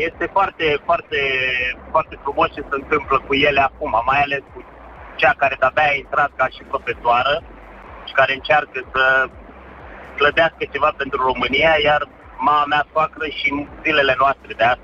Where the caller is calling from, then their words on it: England, United Kingdom; vă sunt din Anglia.